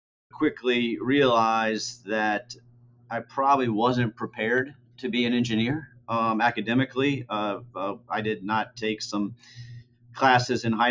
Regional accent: Lynchburg, Virginia, United States; also born or lived in Roanoke / Blacksburg; I'm a lifelong Virginian. I've never lived outside of the state. I was born in Roanoke, Virginia. Spent the first 5 years of my life in Blacksburg, Virginia, where I later returned to go to college. We moved to Lynchburg when I was five, and that's where I really grew up

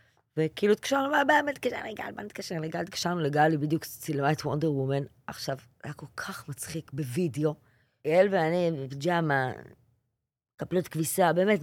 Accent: Bnei Brak, Tel Aviv District, Israel; אז אני גדלתי בבית של בנים. גדלנו בבני ברק. לא הייתי דתייה, אבל כל החברים שלי היו מפרדס קאץ.

